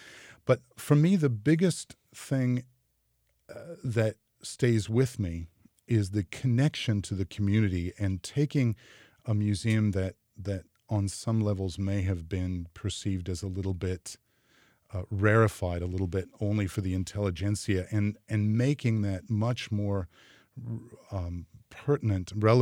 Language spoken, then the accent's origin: English; California, United States; I did. I grew up in California in the Bay Area.